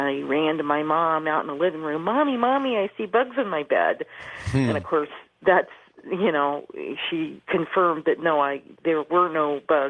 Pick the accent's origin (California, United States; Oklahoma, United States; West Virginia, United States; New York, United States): California, United States; I'm from the San Francisco Bay Area.